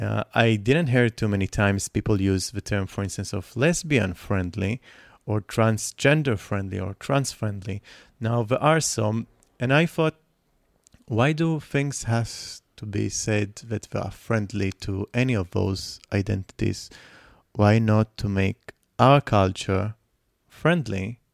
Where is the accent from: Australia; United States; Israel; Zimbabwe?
Israel; I'm originally from Israel, and I was born here, raised here, and I was born to my parents who immigrated to Israel from Russia, from a former Soviet Union.